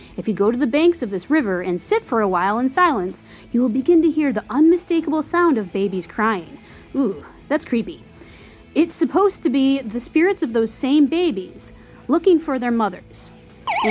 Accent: Pocatello, Idaho, United States; Outside of my hometown of Pocatello, Idaho.

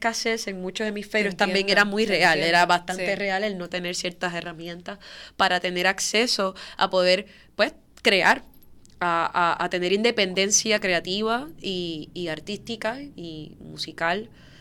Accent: Puerto Rico; Como cantante puertorriqueña

